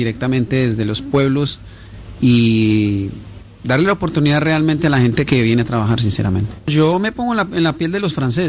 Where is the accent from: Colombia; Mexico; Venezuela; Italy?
Colombia; Entonces nosotros como colombianos creo que nos adaptamos fácil a, al país donde estamos habitando.